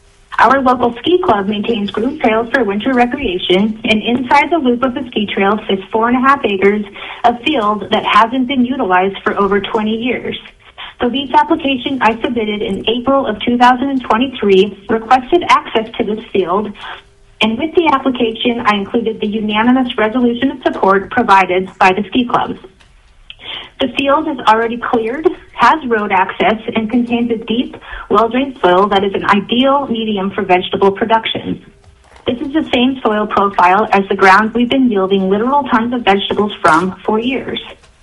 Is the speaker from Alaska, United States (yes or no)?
yes; Alaska, United States; born or raised there